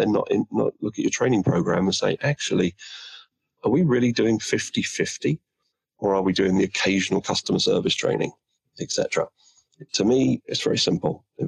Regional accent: London, United Kingdom; But right now I'm back. I'm in my hometown of London.

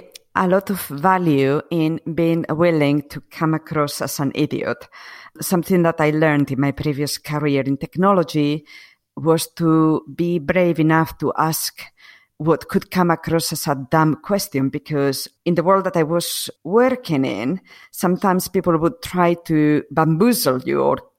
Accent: Asturias, Spain; So I grew up in Spain. I was born and grew up in Spain, in the north of Spain. It's called Asturias. It's very rainy and very green, which people don't expect when they think of Spain.

